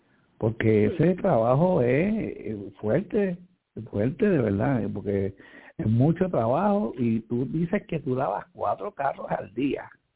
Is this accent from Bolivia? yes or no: no; Santurce, Puerto Rico; now in Trujillo Alto, Puerto Rico; Bueno, yo soy natural de Santurce, pero es residente en Trujillo Alto.